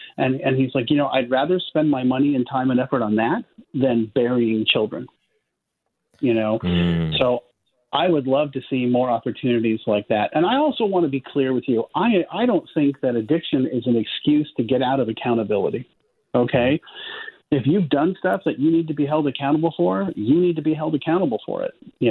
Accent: Palo Alto, California, United States; And I grew up in Palo Alto, California, and I had a nice home and a nice family, and they're good people.

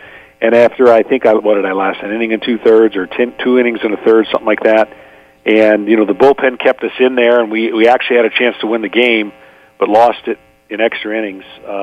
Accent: Michigan, United States; moved away; And go figure, I grew up in Michigan. And I never had the issue, and then I got to Georgia, and of course the heat and everything about living down here

